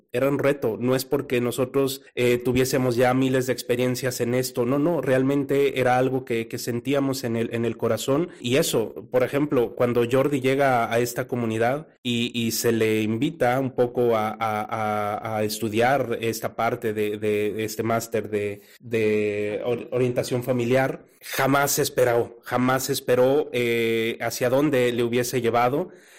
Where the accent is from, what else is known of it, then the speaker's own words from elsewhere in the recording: Mexico; Yo, por ejemplo, como mexicano, pues tengo el ejemplo